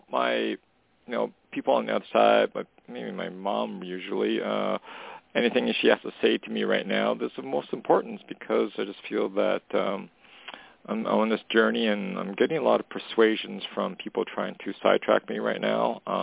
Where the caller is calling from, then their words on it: Canada; Hey, Tony … calling from Canada.